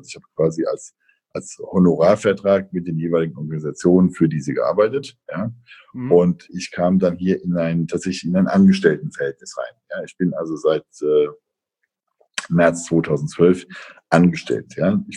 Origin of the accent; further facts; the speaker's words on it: Bad Kreuznach, Rhineland-Palatinate, Germany; born there; Ich war 40 Jahre lang vorher, bin ich nicht aus dem Rhein-Main-Gebiet weggekommen. Ich bin in Bad Kreuznach geboren und war dann eben die letzten 10, 15 Jahre in Mainz, um Mainz herum aktiv